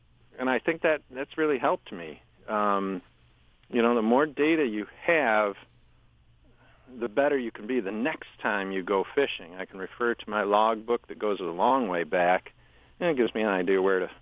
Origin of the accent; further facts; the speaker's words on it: Michigan, United States; born there; 1963. I was born in Michigan.